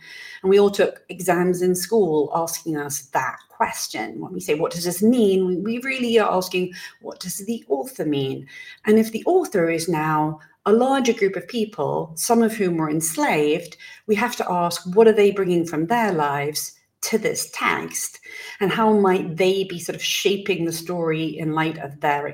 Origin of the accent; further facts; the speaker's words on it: England, United Kingdom; I'm from England.